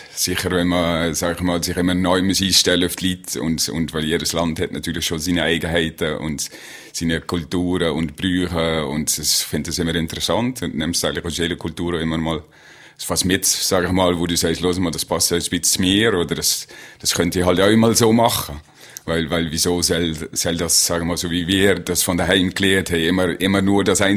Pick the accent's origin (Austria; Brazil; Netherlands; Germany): Netherlands; German is a second language; Ah ja, als Holländer ist das höher einfach.